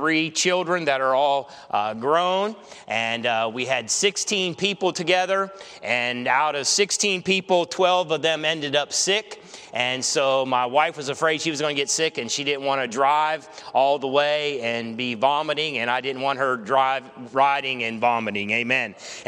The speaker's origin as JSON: {"language": "English", "region": "Ohio", "country": "United States", "tie": "born or raised there", "said": "I grew up in Ohio, and I joined the Air Force because I was flunking out of college and I needed a plan B."}